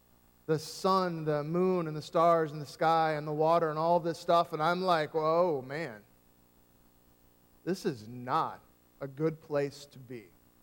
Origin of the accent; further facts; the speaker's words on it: United States; As American Christians, we have the, for us, we have the, we're fortunate to live where we do because we have free speech.